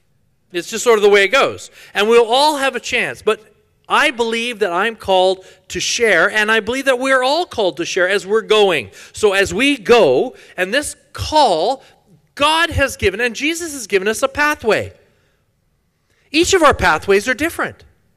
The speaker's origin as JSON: {"language": "English", "town": "Edmonton", "region": "Alberta", "country": "Canada", "tie": "born or raised there", "said": "from the land of ice and snow, also known as Edmonton. I'm born and raised in Edmonton."}